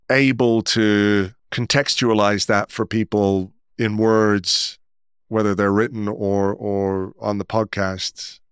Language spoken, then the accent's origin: English; Yorkshire and the Humber, United Kingdom; also born or lived in Croydon; then we lived in this castle in Yorkshire, this hotel in Yorkshire, just outside Hull, actually, Humberside.